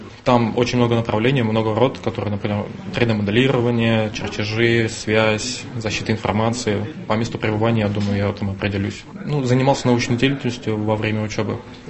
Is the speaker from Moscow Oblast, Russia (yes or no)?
no; Chuvashia, Russia; born there; Родился в Чувашии